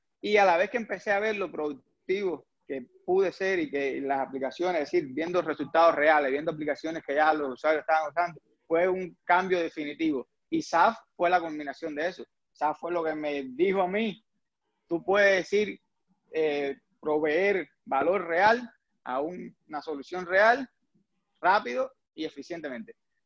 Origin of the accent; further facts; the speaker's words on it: Cuba; moved away as an adult; now in United States; Pues yo soy de origen cubano, ingeniero eléctrico aquí en Estados Unidos, pero en Cuba yo estudié automática.